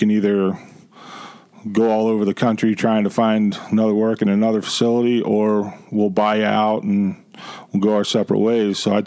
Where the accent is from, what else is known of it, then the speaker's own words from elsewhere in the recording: Midwest, United States; My background, I'm from the Midwest, and I was in Indianapolis.